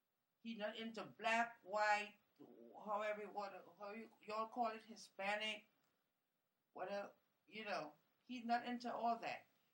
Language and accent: English; Trinidad & Tobago; Because where I was from Trinidad, and we had a president for years ruling.